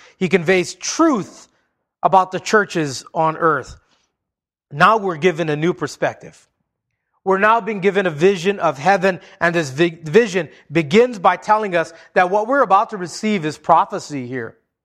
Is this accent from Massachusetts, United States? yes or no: no; Hawaii, United States; You know, growing up in Hawaii, I spent a lot of time underwater.